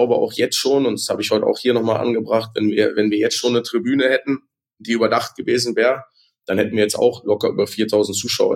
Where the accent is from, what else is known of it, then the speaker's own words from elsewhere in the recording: Goslar, Lower Saxony, Germany; mit der Stadt Goslar, wo ich herkomme